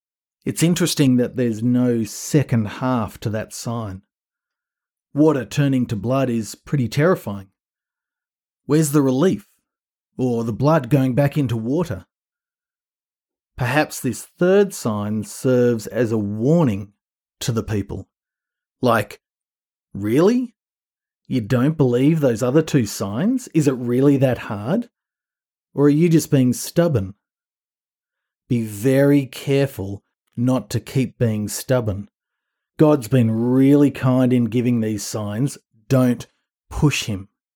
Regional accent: Australia; Trust me, I'm Australian.

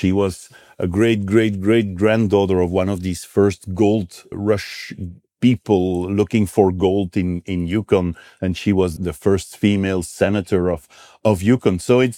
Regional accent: Brussels, Brussels-Capital Region, Belgium; I have blood from everywhere. I'm like, I also feel European. I'm from Belgium. I'm a Flemish boy. I grew up in Brussels, but I feel European because I have influences from everywhere.

